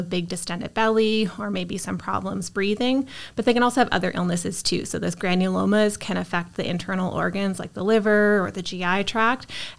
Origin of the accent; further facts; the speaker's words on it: East Coast, Canada; now in Guelph, Canada; So I'm originally from the East Coast. I came to Guelph with the intention of being here for a year to do my internship in small animal medicine and surgery.